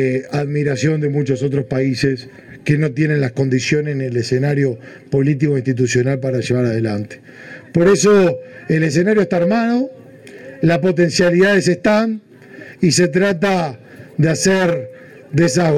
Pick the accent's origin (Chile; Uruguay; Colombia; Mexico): Uruguay; como uruguayo